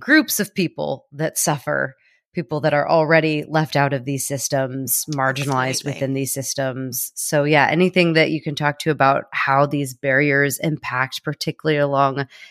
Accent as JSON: {"language": "English", "country": "United States", "said": "because as an American, as someone who has been speaking about everything going on there in terms of Roe being overturned"}